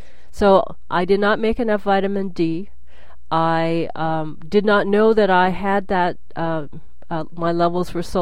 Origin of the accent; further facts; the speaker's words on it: Vancouver, British Columbia, Canada; I am from Vancouver, BC.